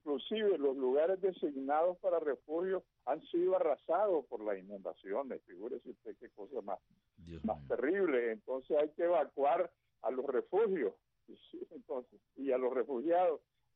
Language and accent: Spanish; Matagalpa, Nicaragua; Yo estaba viendo también la televisión de mi ciudad natal, Matagalpa